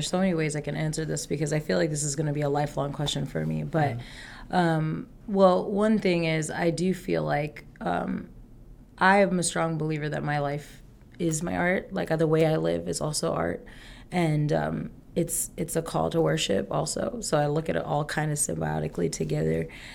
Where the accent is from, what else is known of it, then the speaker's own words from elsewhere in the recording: South India, India; I mean, I'm South Indian, so they're very blunt.